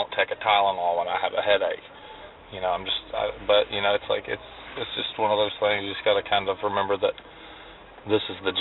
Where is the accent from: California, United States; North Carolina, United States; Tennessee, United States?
Tennessee, United States; Nashville; See, I guess being born and raised in Nashville, I understand the machine a little bit better than most people do.